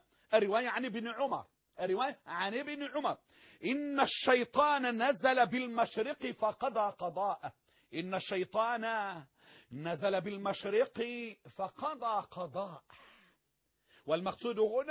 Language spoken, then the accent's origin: Arabic; Egypt; أنا مسلم مصري